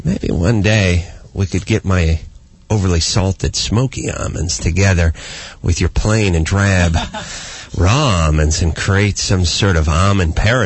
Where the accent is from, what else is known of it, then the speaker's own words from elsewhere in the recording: California, United States; growing up in the San Fernando Valley, well, there you go, San Fernando.